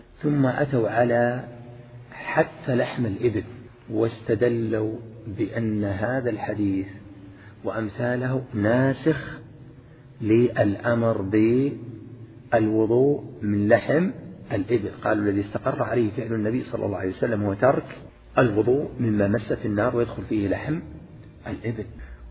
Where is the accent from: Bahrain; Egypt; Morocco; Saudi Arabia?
Saudi Arabia; Najd; والعامة عندنا في نجد يسمونه البقر